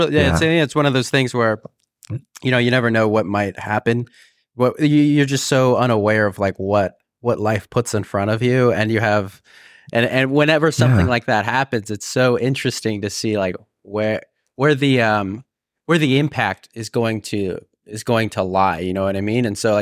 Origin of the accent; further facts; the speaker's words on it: California, United States; I was from California, and I needed a change in my life.